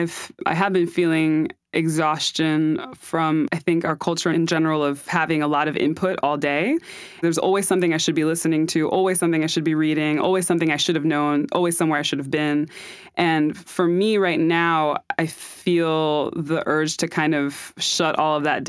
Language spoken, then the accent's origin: English; Hartford, Connecticut, United States; born there; I was born in Hartford.